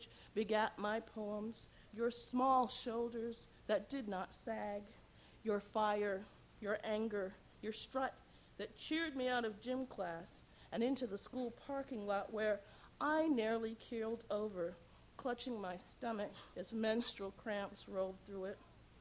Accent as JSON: {"language": "English", "region": "New York", "country": "United States", "tie": "born or raised there", "said": "I grew up in the Bronx in New York, and I went to a high school called, and now this sounds very strange for a poet, but I went to a high school called the Bronx High School of Science."}